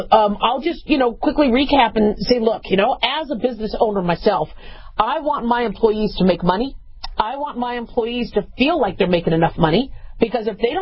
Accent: Scottsdale, Arizona, United States; Yay! I'm from Scottsdale.

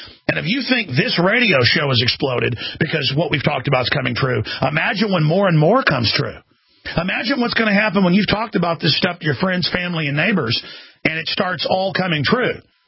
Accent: Dallas, Texas, United States; and I'm not a tough guy, but I grew up in Dallas, got in a lot of fights

